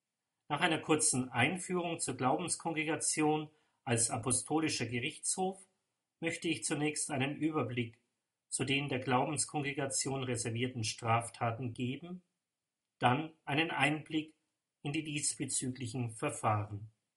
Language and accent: German; Bavaria, Germany; also born or lived in Hof; In Hof an der Saale in Bayern ganz oben bin ich geboren, in Niederbayern aufgewachsen.